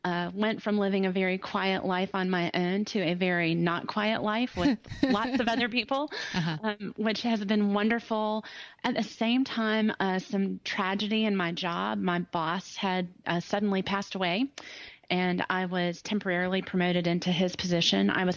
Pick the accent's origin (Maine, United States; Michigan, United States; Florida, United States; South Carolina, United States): South Carolina, United States; Greenville; also born or lived in Ohio; Oh, I'm from Greenville, South Carolina. My accent, I was born in Ohio, so this accent was developed, but I've lived in Greenville for a long time now, 30-something years on and off.